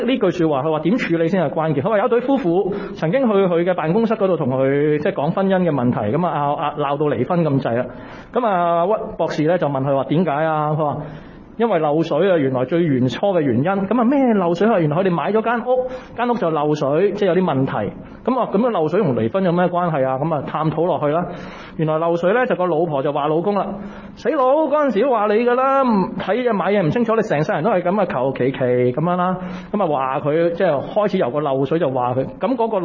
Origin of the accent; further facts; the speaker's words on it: Hong Kong; 我哋香港人叫係嘛？